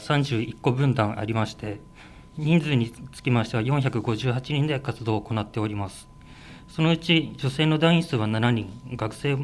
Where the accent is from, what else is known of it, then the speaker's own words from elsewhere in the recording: Fujisawa, Kanagawa, Japan; 藤沢市の辻堂出身でございます。